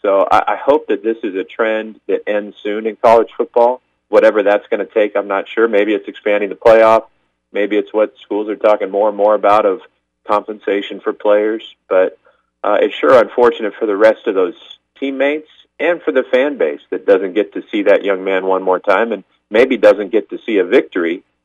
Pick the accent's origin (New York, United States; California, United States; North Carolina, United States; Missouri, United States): California, United States; Los Banos; I'm with my fellow west side of the San Joaquin Valley product, Josh Allen. He's from Fireball. I'm from Las Banas, about 30 miles away.